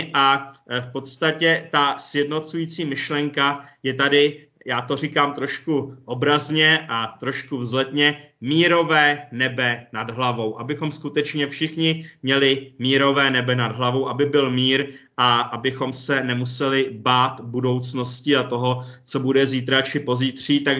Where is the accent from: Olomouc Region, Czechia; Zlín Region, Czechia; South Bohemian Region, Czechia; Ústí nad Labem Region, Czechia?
South Bohemian Region, Czechia; Tábor; jednak je to třeba tady u nás v Táboře, protože já jsem z Tábora